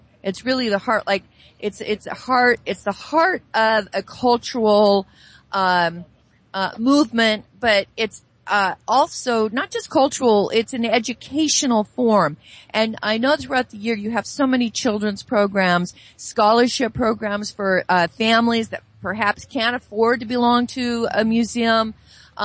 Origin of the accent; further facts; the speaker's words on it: Sacramento, California, United States; I know myself that when I grew up in Sacramento, I can remember my field trips towards museums and so many other things.